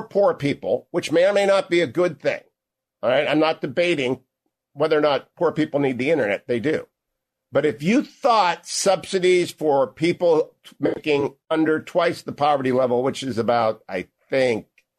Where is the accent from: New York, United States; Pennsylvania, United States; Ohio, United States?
Ohio, United States; I just sort of thought that because I'm just from Ohio